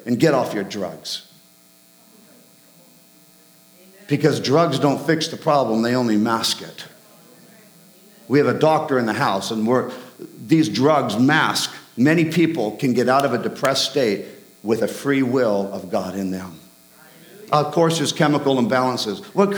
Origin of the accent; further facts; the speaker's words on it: Scotland, United Kingdom; No, I'm not Norwegian, I'm Scottish.